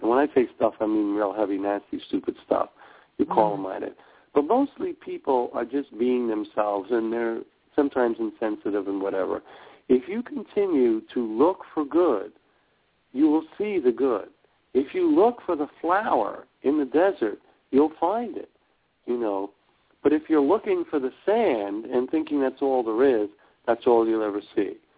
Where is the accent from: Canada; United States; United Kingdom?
United States; New York; moved away as an adult; Well, I was raised as a New Yorker and damaged by the Hoax, and whatever. And and I lived my first, 23 years there.